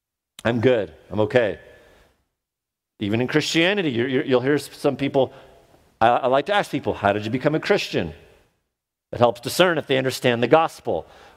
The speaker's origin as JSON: {"language": "English", "country": "France", "tie": "born or raised there", "lives_now": "United States", "said": "hold a French and an American passport. I was at the French embassy in LA about a week ago. Spent a lot of time growing up in France."}